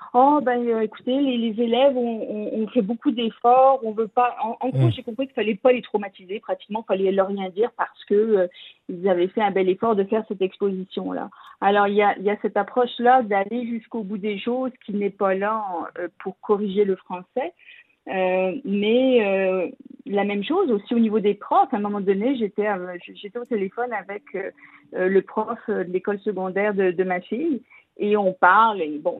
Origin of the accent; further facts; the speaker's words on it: France; accent: French; mes parents, après quelques années, m'ont dit « Ah, t'as un accent québécois ». Donc, je sais qu'on le perçoit comme on entend mon accent français ici